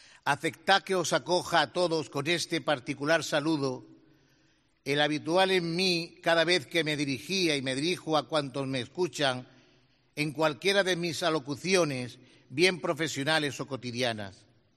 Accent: Torredonjimeno, Andalusia, Spain; Aunque soy de Torredonjimeno, hoy me siento jaenero, alegre y agradecido a este pueblo tan sencillo que también me ha acogido.

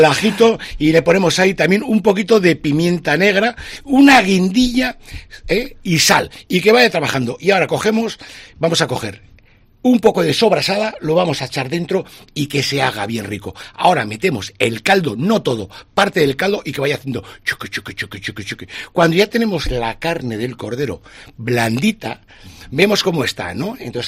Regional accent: Balearic Islands, Spain; Esos fideos que son muy típicos de Mallorca, porque aquí somos como italianos, tenemos un toque de fideos.

